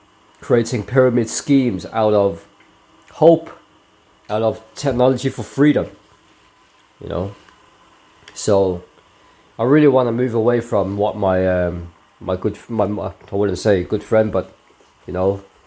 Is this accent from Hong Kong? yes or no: yes; Hong Kong; really, I'm from Hong Kong.